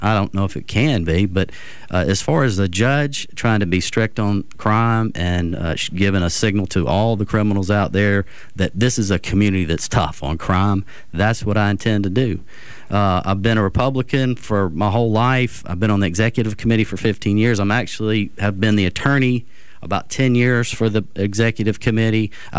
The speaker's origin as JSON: {"language": "English", "town": "Mobile", "region": "Alabama", "country": "United States", "tie": "born or raised there", "said": "I've been practicing law here in Mobile for 24 years. I'm from Mobile. I've grown up here, and I want it to be a safe place."}